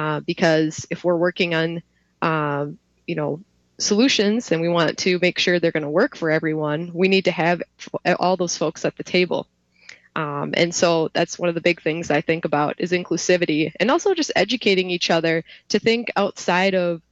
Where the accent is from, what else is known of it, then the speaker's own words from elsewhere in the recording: India; born there; I am a person of color. I was adopted from India, and I'm used to feeling something, a lot of those feelings